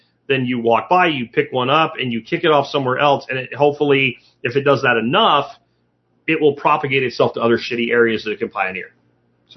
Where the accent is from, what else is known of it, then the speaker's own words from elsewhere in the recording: Florida, United States; when we were kids growing up in Florida.